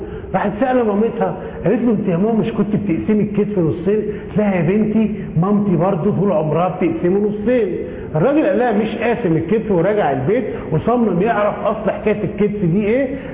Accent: Egypt; احنا عندنا في مصر

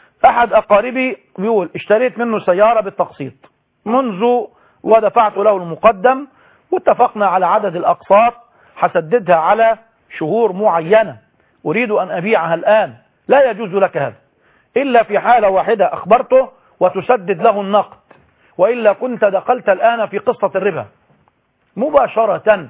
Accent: Egypt; عقد عليها كاتب كتابه بالمعنى العام عندنا في مصر

